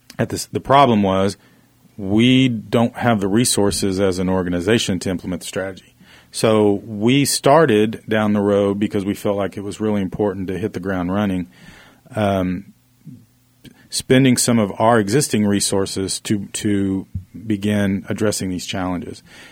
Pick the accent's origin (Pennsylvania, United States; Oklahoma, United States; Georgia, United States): Oklahoma, United States; my hometown is a little town in southwest Oklahoma that has struggled for a number of years in these same issues